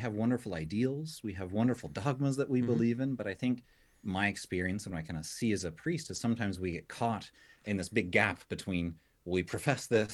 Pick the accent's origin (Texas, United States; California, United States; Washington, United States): Texas, United States; I'm also from Texas, so that probably would be too far of a reach.